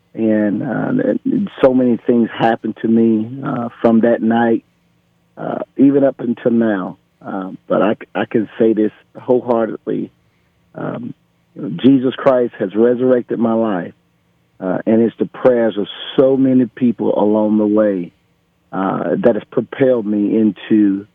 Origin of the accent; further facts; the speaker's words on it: Geneva, Alabama, United States; Well, let me say, growing up in Geneva, Alabama, 8 years old, I had a dream that one day I could play for Coach Paul Bev Bryant.